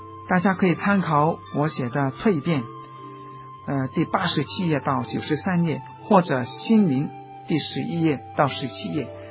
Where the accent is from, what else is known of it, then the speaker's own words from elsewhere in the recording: China; 我们中国人很注重五伦，父子有亲，君臣有义